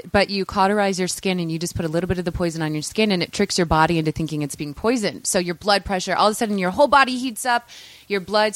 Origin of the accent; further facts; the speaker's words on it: St. Louis, Missouri, United States; In St. Louis, Missouri. So middle of the country.